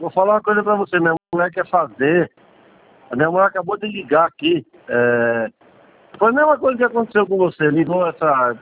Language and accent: Portuguese; Jundiaí, São Paulo, Brazil; eu sou de Jundiaí